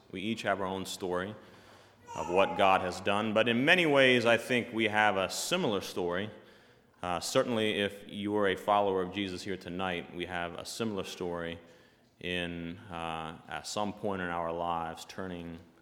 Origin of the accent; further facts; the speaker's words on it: Durlock, Pennsylvania, United States; born there; I was born in Durlock, Pennsylvania. Some of you may know where that is. It's a tiny little town in Lancaster. In 1977, and I was the third child